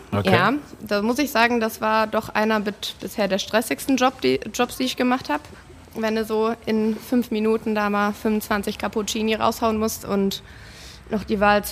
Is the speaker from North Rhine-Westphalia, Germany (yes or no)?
yes; Forsbach, North Rhine-Westphalia, Germany; Wir kommen eigentlich aus Poll. Meine Eltern haben damals gebaut in Rösrath und ich bin dann zur 3. Klasse In Forstbach auf die Grundschule gegangen und habe dann da auch 10 Jahre gewohnt und bin dann erst wieder zurück nach Köln.